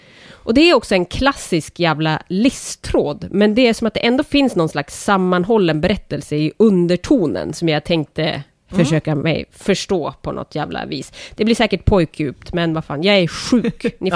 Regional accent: Umeå, Västerbotten County, Sweden; Jag kommer från Umeå, vet ni.

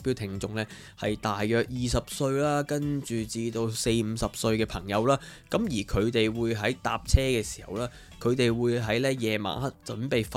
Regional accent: Hong Kong; 我话系啊，我系香港人啊。

